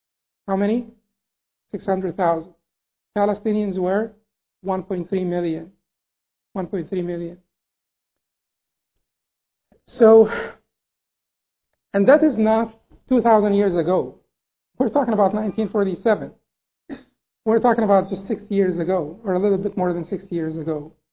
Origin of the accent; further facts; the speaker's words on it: Alexandria, Alexandria Governorate, Egypt; I am from Alexandria, Egypt.